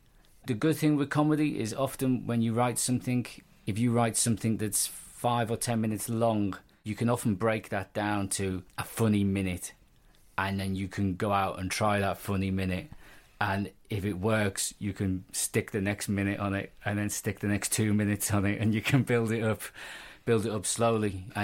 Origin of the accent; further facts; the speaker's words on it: Liverpool, North West England, United Kingdom; You're also, well, I'm also from Liverpool, I'm also married, I've also got a kid.